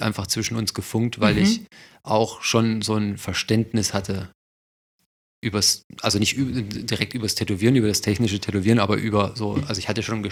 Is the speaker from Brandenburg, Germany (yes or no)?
no; Thuringia, Germany; Ganz ursprünglich aus Thüringen, aus einem kleinen Dorf. 600 Einwohner.